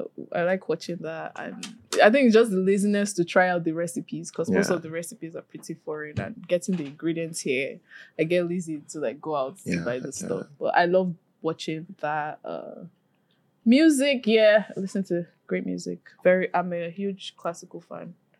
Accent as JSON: {"language": "English", "country": "Nigeria", "said": "I'm Nigerian. It's inside somewhere."}